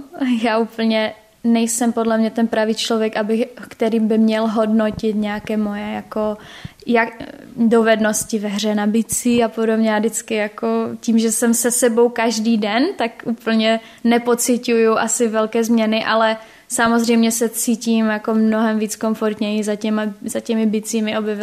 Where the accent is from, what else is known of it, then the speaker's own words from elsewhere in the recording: Šenov, Moravian-Silesian Region, Czechia; moved away; pořád je pro mě Šenov, moje rodná vesnice, jako domovem